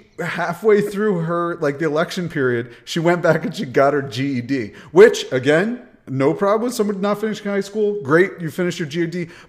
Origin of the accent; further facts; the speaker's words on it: Vermont, United States; I'm from Vermont. You can't make fun of it. It's literally it's bulletproof. It's like the greatest place in the world.